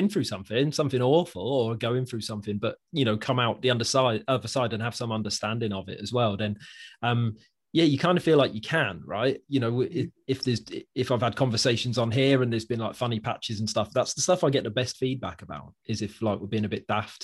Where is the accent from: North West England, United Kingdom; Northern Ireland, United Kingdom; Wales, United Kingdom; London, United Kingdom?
Wales, United Kingdom; I'm Welsh. My family are from Wales